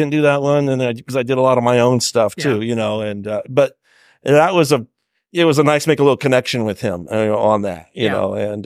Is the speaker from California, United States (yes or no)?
yes; Long Beach, California, United States; I grew up here in Long Beach and made that drive many times.